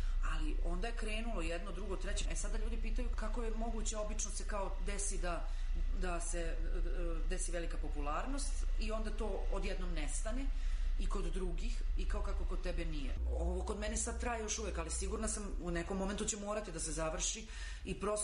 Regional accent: Bosnia & Herzegovina; moved away; Ja sam recimo živjela ranije u Bosni. Ja sam se preselila, možda je to i bila neka inicijalna kapisla, ja sam se preselila, došla sam sa porodicom iz Bosne davno pre rata

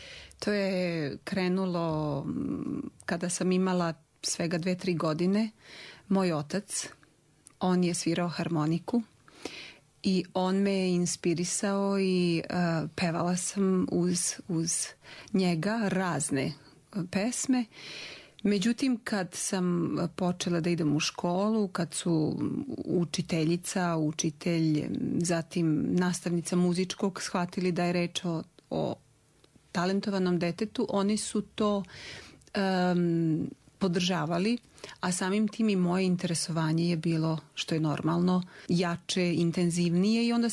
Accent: Gerzovo, Republika Srpska, Bosnia & Herzegovina; ja sam rasla u Gerzovu, to je selo, nadomak Mrkonjića

